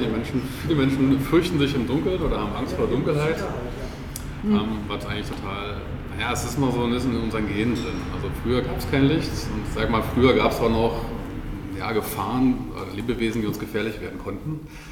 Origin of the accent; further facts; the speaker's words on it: Berlin, Germany; Ich bin ja Berliner, Großstädter